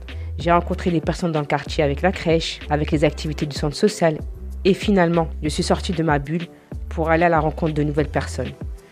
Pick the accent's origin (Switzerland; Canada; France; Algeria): France; Hauts-de-France; now in Terre des Fleurs, France; Je suis arrivée à Terre des Fleurs le premier week-end du confinement. Je viens d'un quartier dans la région lilloise. L'ambiance se dégradait et je n'avais pas envie d'élever mes enfants là-bas.